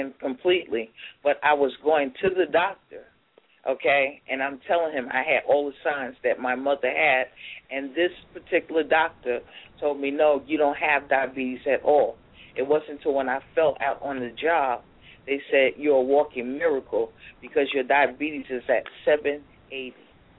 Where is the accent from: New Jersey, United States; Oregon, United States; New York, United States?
New Jersey, United States; Jersey City; Well, as of now, because I'm from Jersey City, there's not really any poetry places here